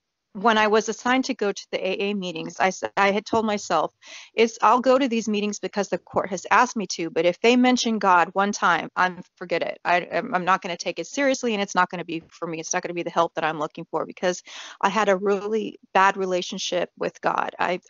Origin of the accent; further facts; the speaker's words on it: Torrance, California, United States; And I'm from Torrance, California.